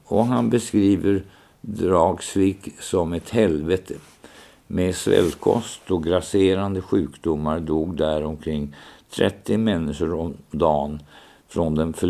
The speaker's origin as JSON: {"language": "Swedish", "region": "Norrland", "country": "Sweden", "tie": "born or raised there", "said": "I min norrländska barndom fanns nästan i varannan familj ett finskt barn. Själv hade jag några år en finsk lillebror från Kemi."}